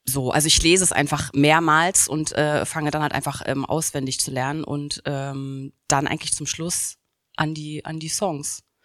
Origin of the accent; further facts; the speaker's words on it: Berlin, Germany; Und ich komme ja aus Berlin.